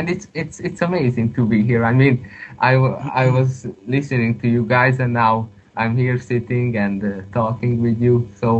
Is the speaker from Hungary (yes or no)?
yes; Debrecen, Hajdú-Bihar, Hungary; Hi, guys, and I'm from Hungary and from Debrecen. It's the city called.